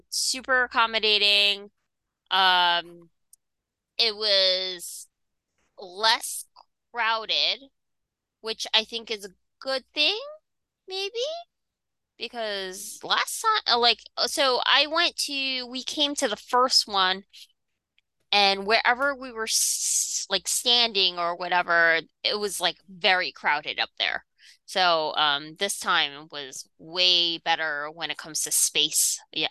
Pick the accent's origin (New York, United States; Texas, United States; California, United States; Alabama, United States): New York, United States; I don't think I'm that friendly. I'm a New Yorker. Like, are we even that friendly, really?